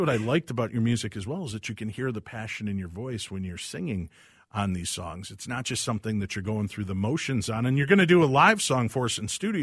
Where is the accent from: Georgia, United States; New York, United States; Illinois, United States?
Illinois, United States; Chicago; And I grew up in the Chicagoland area.